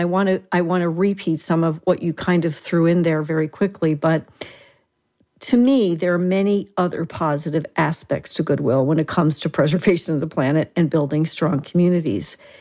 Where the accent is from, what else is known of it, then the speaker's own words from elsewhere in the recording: New Jersey, United States; And I'm from Jersey and I could say awful, but it's awful.